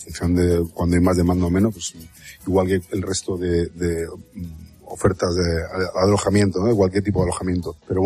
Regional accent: Madrid, Community of Madrid, Spain; yo que soy nacido, criado y crecido en Madrid

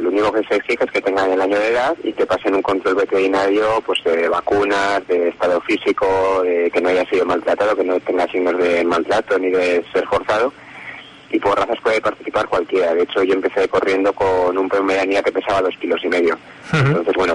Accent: Huesca, Aragon, Spain; los que somos de Huesca sabemos que la ría del mes de noviembre

